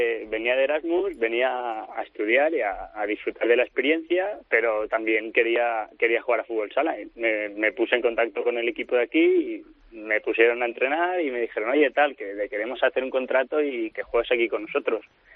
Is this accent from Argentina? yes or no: no; Spain; después estoy yo que soy español